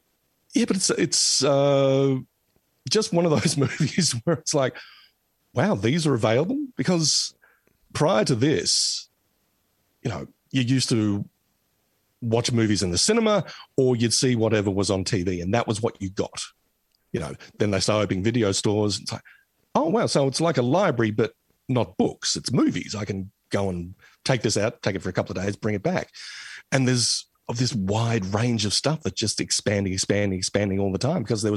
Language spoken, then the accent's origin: English; Geelong, Victoria, Australia; I'm from Geelong, as you mentioned.